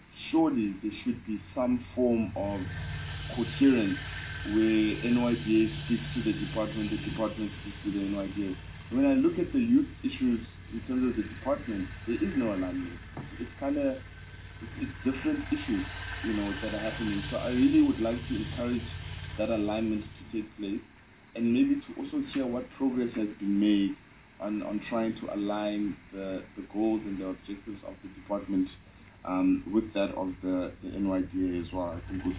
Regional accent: Eastern Cape, South Africa; the Eastern Cape, I'm from the Eastern Cape

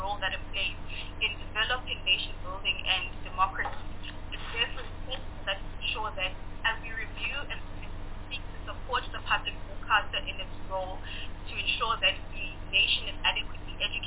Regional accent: South Africa; It has to really be reflective of who we are as a South African nation.

